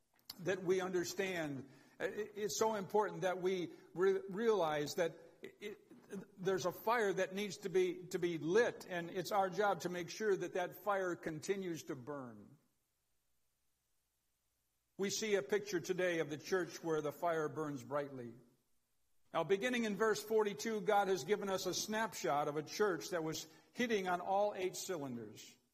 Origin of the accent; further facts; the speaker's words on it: Chicago, Illinois, United States; Well, I'm from Chicago.